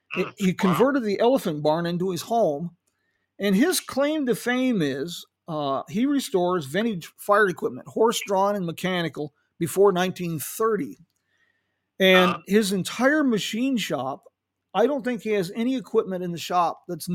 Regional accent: Morehead City, North Carolina, United States; I'm originally from Moorhead City, North Carolina, down on the coast.

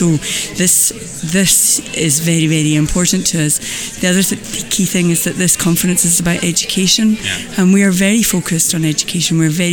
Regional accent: Scotland, United Kingdom; I come from the Highlands and Islands

